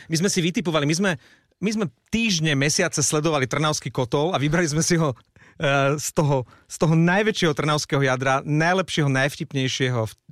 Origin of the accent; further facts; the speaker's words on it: Bratislava, Bratislava Region, Slovakia; No ja som z Bratislavy